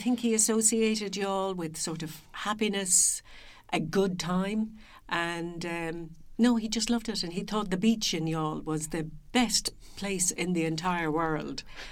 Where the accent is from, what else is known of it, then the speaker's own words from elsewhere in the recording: Dublin, Leinster, Ireland; I'm from Dublin and on the East Coast, the sea is very quiet.